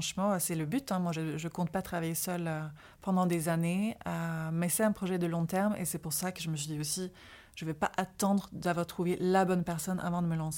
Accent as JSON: {"language": "French", "country": "Sweden", "tie": "born or raised there", "said": "on part dans mon pays natal, la Suède, fin avril"}